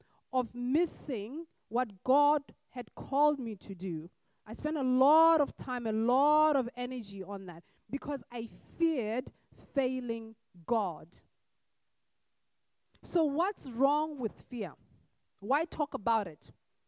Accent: Botswana; many years ago in my home country of Botswana

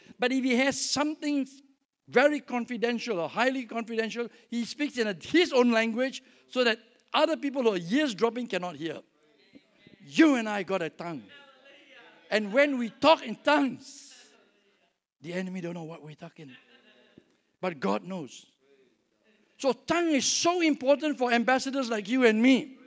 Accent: Singapore; I speak more than one language because from where I come from Singapore. And we have to speak English, we have to learn Malay, and we have to learn Mandarin. So I don't speak Mandarin, I speak Malay, I speak a little bit of Greek and a little bit of Arabic.

